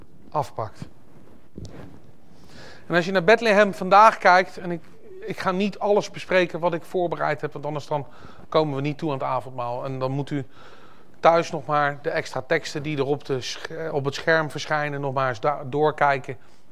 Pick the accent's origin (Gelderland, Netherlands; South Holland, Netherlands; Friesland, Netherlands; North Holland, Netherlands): South Holland, Netherlands; The Hague; born there; ik ben in Den Haag geboren zoals u weet en misschien kunt horen